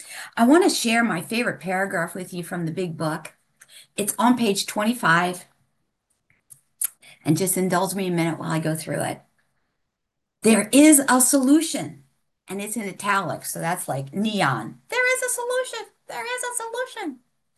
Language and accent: English; Maryland, United States; And we were in Ocean City, Maryland. I'm originally from Maryland, at the beach.